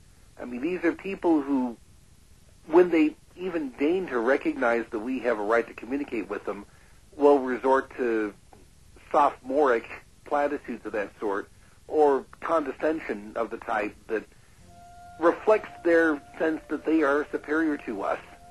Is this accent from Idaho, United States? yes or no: yes; Payette, Idaho, United States; I'm a journalist from Payette, Idaho.